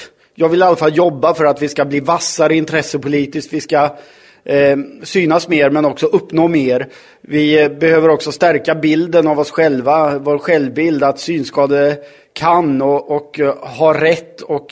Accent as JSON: {"language": "Swedish", "town": "Frändefors", "region": "Västra Götaland County", "country": "Sweden", "tie": "born or raised there", "said": "Jag växte upp i Frändefors i Dalsland. Blev blind tidigt, helt blind vid ungefär 2 års ålder. Gick mina första 7 år på internatskolan Tomteboda. Och sen flyttade jag hem och gick högstadiet"}